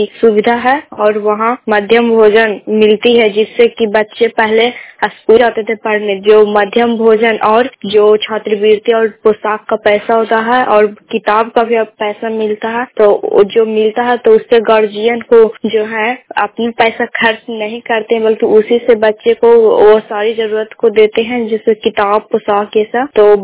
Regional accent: Nagarnausa, Bihar, India; घर कर प्रखंड नगर नौसा और जिला नालंदा की निवासी।

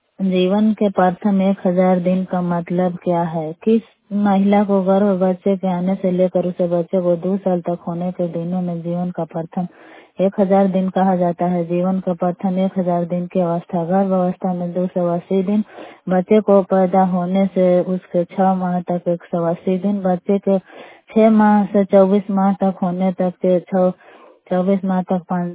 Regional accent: Bihar, India; मैं पाटा पंचायत का रहने वाली हूँ, जिला औरंगाबाद के।

